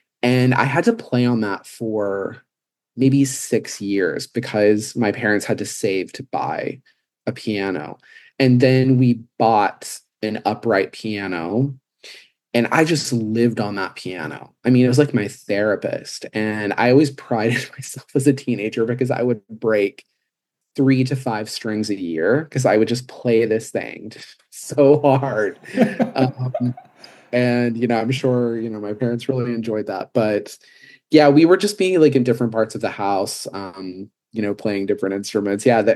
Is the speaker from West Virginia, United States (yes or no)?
yes; West Virginia, United States; I had no idea what that is when I was younger growing up in West Virginia, because I was so isolated. It was, such a rural place